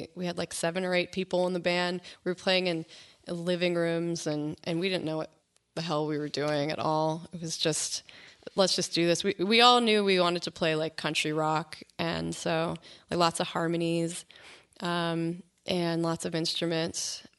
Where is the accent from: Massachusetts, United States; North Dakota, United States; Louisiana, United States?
Massachusetts, United States; Swampscott; So I grew up in Swampscott and doing theater and singing in my cousin's band.